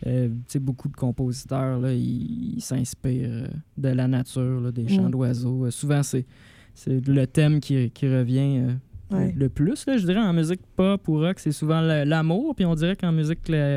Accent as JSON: {"language": "French", "town": "Gatineau", "region": "Quebec", "country": "Canada", "said": "Moi, je viens de Gatineau."}